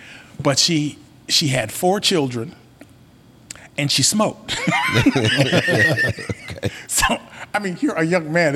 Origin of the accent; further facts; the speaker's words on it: Kansas, United States; he's from Kansas, you know, because I'm from Kansas.